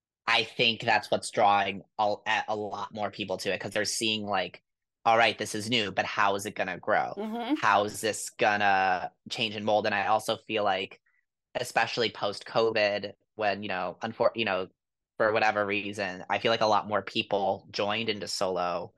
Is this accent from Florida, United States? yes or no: yes; Florida, United States; It is in my home state.